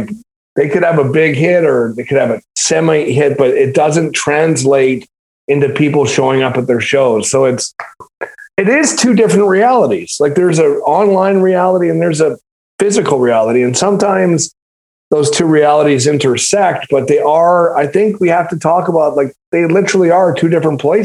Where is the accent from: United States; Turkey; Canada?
Canada; Western Canada; So, but I know what, like, so I'm from Western Canada.